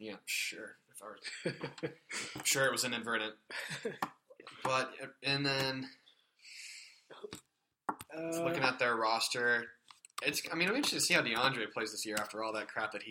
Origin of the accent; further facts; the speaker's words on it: North Carolina, United States; obviously, I cheer for Charlotte since I'm from North Carolina my whole life